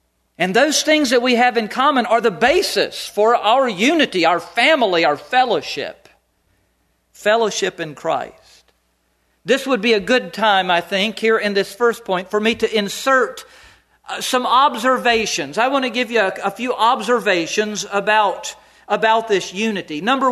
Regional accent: North Carolina, United States; Now, I came from North Carolina. You might not like people who talk funny.

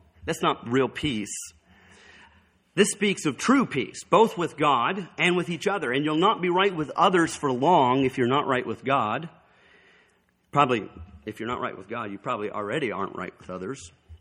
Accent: North Carolina, United States; The church I grew up in North Carolina, the first church that I was in, Tabernacle

